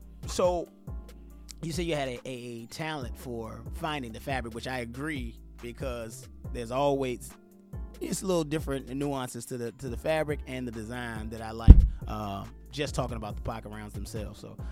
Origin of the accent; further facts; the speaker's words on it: Richmond, Virginia, United States; There was a pastor here in Richmond, Virginia. I'm from Richmond, Virginia. I'm actually in Virginia right